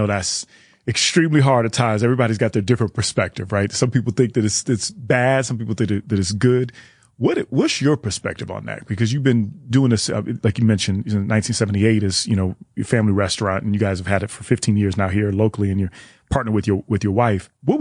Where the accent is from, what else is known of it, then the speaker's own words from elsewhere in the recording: Chicago, Illinois, United States; I'm really from Chicago and Chris is from Detroit.